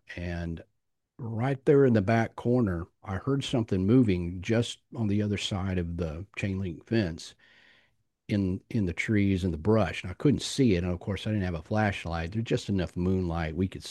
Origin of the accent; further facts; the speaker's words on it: Fort Worth, Texas, United States; born there; I was born in Fort Worth, Texas, and Lake Worth is just north of Fort Worth.